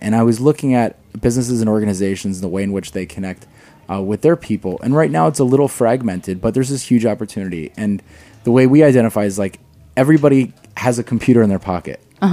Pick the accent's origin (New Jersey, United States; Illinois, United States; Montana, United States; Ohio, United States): New Jersey, United States; No, I grew up in New Jersey, other California.